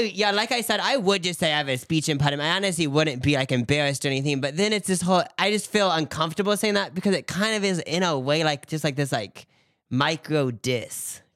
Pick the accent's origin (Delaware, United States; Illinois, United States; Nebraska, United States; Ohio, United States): Nebraska, United States; oh, where are you from? It sounds like you have an accent. And then this was so long ago, probably like 6 years ago, but I think I just said like, oh, I'm from Nebraska.